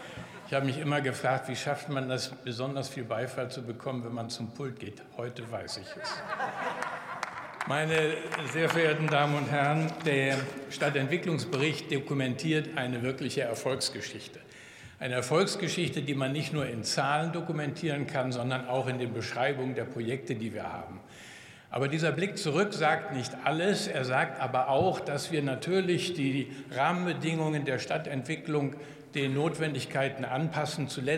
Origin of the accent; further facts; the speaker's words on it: Cologne, North Rhine-Westphalia, Germany; Ich komme aus Köln und ich weiß, wie die Situation der Corona in den Innenstädten und in unseren Läden für Konsequenzen gesorgt hat.